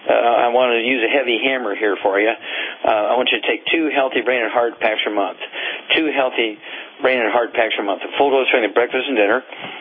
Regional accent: Missouri, United States; And Chuck, let's go to Missouri, my home state, and Jim, you're on the air.

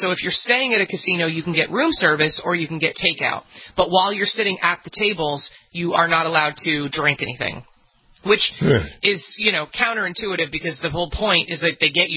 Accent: New Jersey, United States; I had never been to Atlantic City before, which is hilarious since I grew up in the Jersey Shore, but never went, not a gambler.

